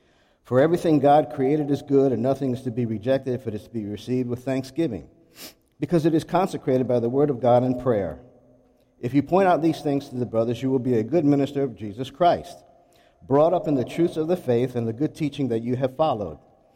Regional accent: South Carolina, United States; We're from South Carolina.

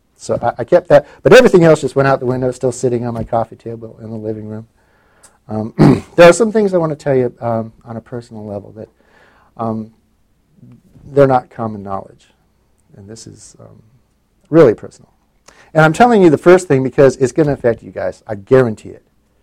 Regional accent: Ketchikan, Alaska, United States; I'm from Ketchikan.

